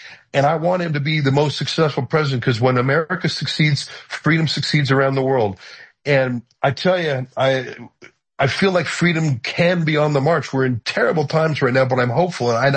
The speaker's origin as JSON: {"language": "English", "country": "Canada", "said": "I mean, I'm a Canadian, as you mentioned"}